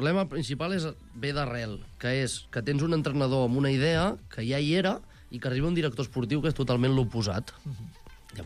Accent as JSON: {"language": "Catalan", "town": "Granollers", "region": "Catalonia", "country": "Spain", "said": "Jo també soc de... Bueno, soc d'un poble al costat, però també soc de Granollers."}